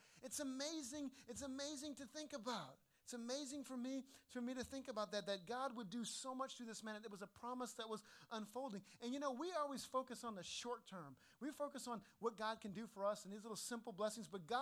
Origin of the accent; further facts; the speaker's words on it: New Orleans, Louisiana, United States; And my grandmother, she lived in New Orleans, my hometown. She grew up in New Orleans.